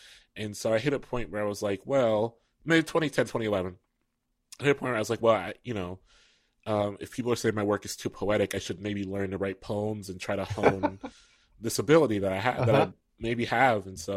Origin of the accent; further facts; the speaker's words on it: Columbus, Ohio, United States; In Ohio, that meant, you know, folks in Dayton. I'm from Columbus, but like folks in Dayton or folks in Cleveland would be reading, you know.